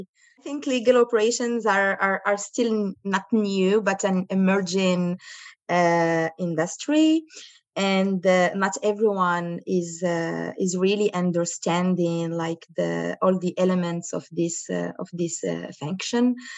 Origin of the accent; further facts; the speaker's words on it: Morocco; English is a second language; moved away as an adult; now in Canada; when I was in my home country, Morocco, I was practicing as in-house counsel. And then I moved to Canada with no idea what I can do with my career.